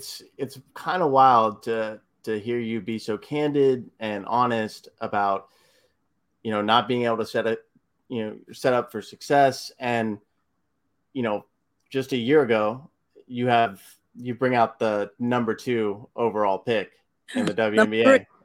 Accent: Texas, United States; And I mean, I'm from Texas originally, and definitely went and visited a lot of SEC schools.

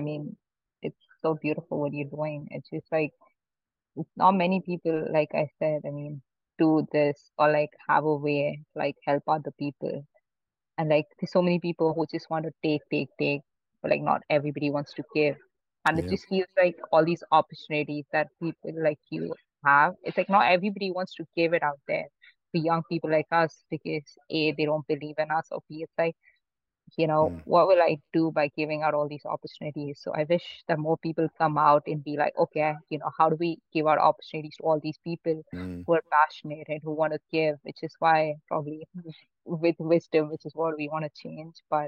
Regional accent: India; because I come from India, I feel that spiritual connection with Hinduism. Even though I'm not born Hindu

